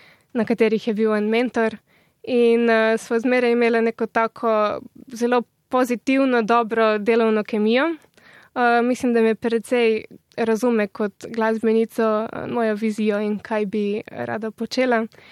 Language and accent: Slovenian; Littoral, Slovenia; Malo imam srečo, da sem Primorka in sem v bližini Trsta